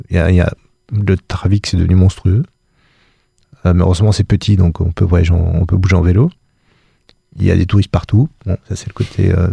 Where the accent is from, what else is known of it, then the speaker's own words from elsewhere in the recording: Paris, Île-de-France, France; Les Parisiens sont épouvantables. Hein. J'en faisais partie.